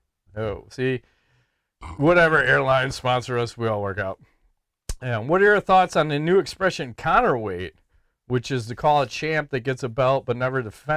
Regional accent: Brazil

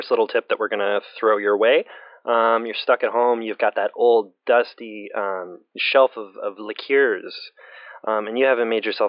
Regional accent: Canada; because it is my dream as a Canadian to have my leg tied to another person's leg

